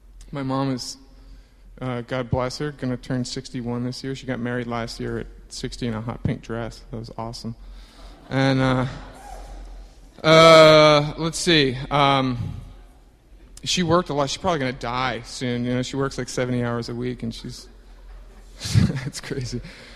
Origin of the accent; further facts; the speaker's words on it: Maine, United States; also born or lived in Denver, Colorado; And I was born in Denver, Colorado, and I was content to tell you until January 9th that I was born a mile high and I was never coming down. And so I grew up in Maine. My family is all from Midcoast